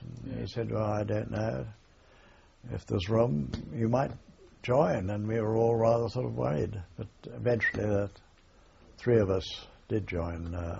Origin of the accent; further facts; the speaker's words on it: England, United Kingdom; also born or lived in Shillong, India / Assam, India; I was, up to the age of five, I was in India more than I was in England. I was born in Shillong and came back in when I was about two, and then out to Assam again